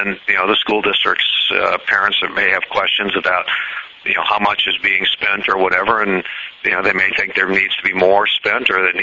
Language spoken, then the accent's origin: English; Holland, Michigan, United States; if I'd ever find anybody from my hometown who would actually know the needs, the concerns of education in Holland, Michigan